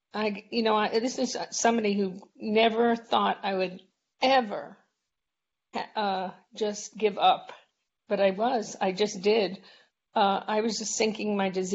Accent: United States; My story is I'm American. I lived in the States.

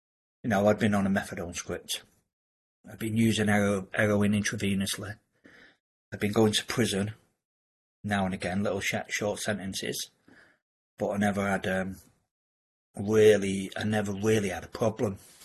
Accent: Manchester, North West England, United Kingdom; So I'd move away. I moved down south. I'm from Manchester. And I moved down south

